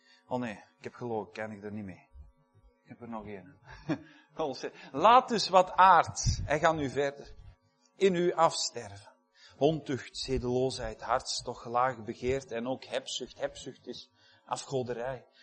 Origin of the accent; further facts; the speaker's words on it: Belgium; Wij doen dat niet, wij zijn Belgen, we zijn goed opgevoed